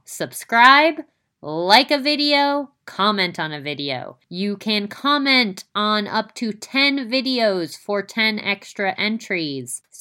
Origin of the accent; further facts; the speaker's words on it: West Coast, United States; Very exciting for us West Coast ladies